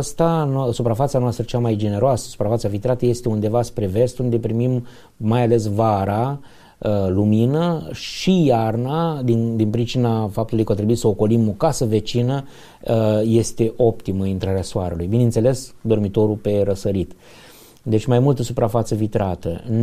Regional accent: Romania; Practic, noi așa gândim ca români.

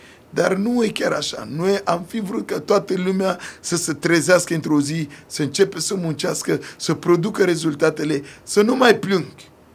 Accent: Central African Republic; Romanian is a second language; eu sunt din Republica Centrafricană.

